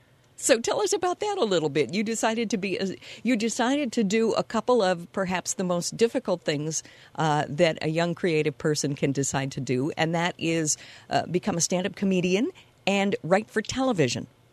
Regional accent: Minnesota, United States; as a Minnesotan, it feels wonderful to read about us.

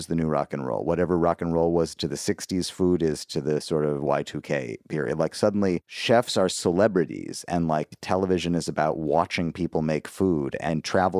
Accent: Madison, Wisconsin, United States; I graduated from college in 99 also. I grew up in Madison, Wisconsin. With Ben Wickler.

